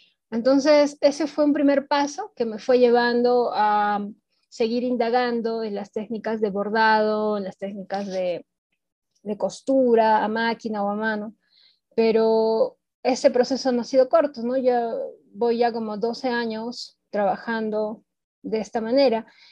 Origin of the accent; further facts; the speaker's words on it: Arequipa, Peru; Mis padres son de Puno, una ciudad al sur de Perú. Son migrantes y llegaron a Arequipa, que es la ciudad donde yo nací el siglo pasado. Y acá es donde he crecido, acá es donde he formado también mi propia familia